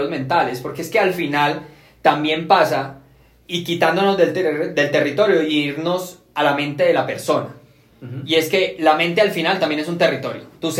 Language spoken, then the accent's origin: Spanish; Cúcuta, Norte de Santander, Colombia; yo soy de Cúcuta, yo te lo decía, marica, yo soy de Cúcuta